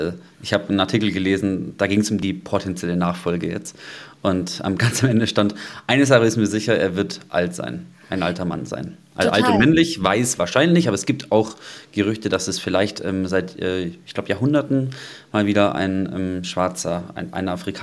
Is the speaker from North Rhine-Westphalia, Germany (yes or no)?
no; Kempten, Bavaria, Germany; katholisch getauft gewesen. Ich bin aus der Kirche ausgetreten vor einiger Zeit. Allerdings bin ich eben auch im erzkonservativen Bayern, sage ich mal, aufgewachsen, bei uns im Allgäu, wo schon auch die katholische Kirche eine gewisse ja, Rolle hat. Auch die evangelische, gerade in Kempten bei uns